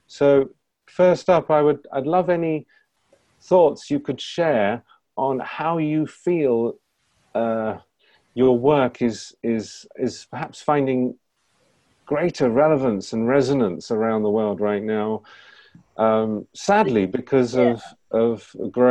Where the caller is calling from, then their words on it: Greece; I'm joining you from Greece, and I see people in the UK and so on.